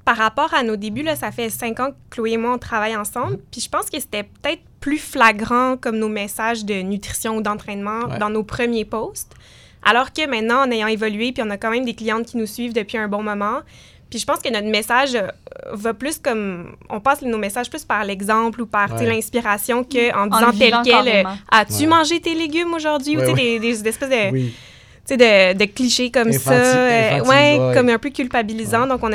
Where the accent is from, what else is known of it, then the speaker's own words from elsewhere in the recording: Montreal, Quebec, Canada; Moi, à la base, je viens de Notre-Dame-de-Grâce, là, qui est pas très loin de Saint-Henri.